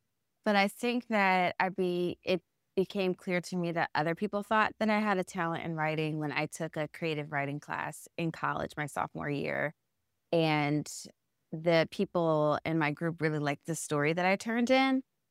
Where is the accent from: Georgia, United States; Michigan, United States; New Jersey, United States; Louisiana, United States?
New Jersey, United States; And I always wanted to live in New York. I'm from New Jersey.